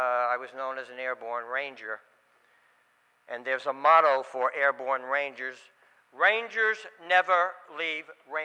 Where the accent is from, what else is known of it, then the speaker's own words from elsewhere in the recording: Bronx, New York, United States; One of the things that I learned growing up in the Bronx was three things: you stick up for yourself, you stick together, and you stick up for each other.